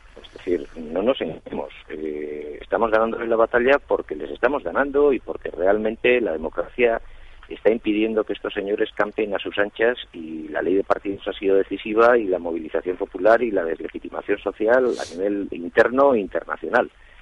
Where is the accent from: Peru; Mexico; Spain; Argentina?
Spain; Basque Country; siguen pensando que quienes no somos nacionalistas, pues no somos vascos.